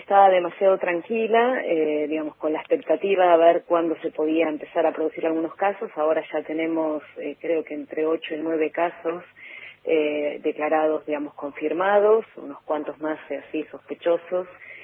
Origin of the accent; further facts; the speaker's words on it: Buenos Aires, Argentina; born there; now in Bariloche, Argentina; yo nací en Buenos Aires, como muchos y muchas por acá, pero hace 27 años que estoy por acá, con algunos años en el exterior, en el medio, pero sí, con muchísimos años acá en la ciudad.